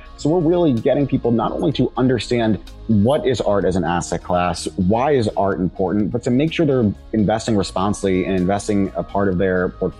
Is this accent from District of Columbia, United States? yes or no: yes; Washington, District of Columbia, United States; So I grew up in DC, then went to college in Miami